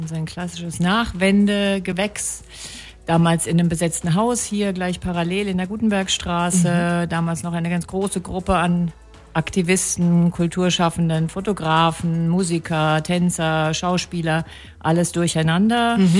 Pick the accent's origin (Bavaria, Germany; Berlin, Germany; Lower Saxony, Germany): Berlin, Germany; Ich selbst bin aus Berlin gekommen. Ich bin sozusagen ein Westgewächs gewesen damals in diesen Anfangszeiten.